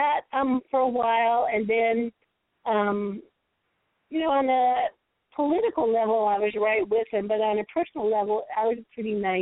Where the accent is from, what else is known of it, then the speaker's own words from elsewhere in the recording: Washington, District of Columbia, United States; born there; I was born in Washington, D.C. in 1947